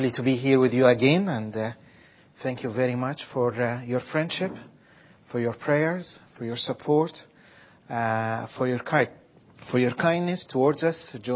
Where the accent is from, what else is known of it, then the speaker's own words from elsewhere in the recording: Egypt; English is a second language; now in United Kingdom; Now, excuse my ignorance. I came from Egypt. I needed to be educated about some of the great characters in Britain.